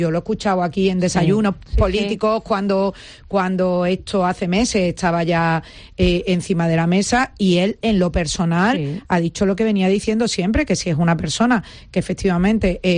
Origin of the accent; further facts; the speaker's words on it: Andalusia, Spain; para mí como andaluza, en una situación donde mi comunidad autónoma tenía unos problemas de paro, de falta de recursos, la última en la cola de todo